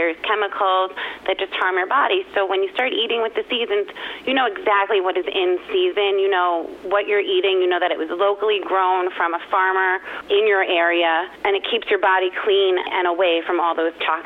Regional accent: Manhattan, New York, United States; also born or lived in Croton; now in Montrose, United States; I'm actually originally from Manhattan and then Croton and now Montrose with my husband.

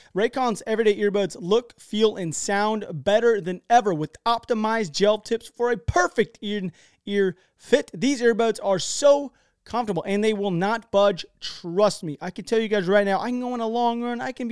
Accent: United States; Like me being American, I've been to a couple different war zones and whatnot

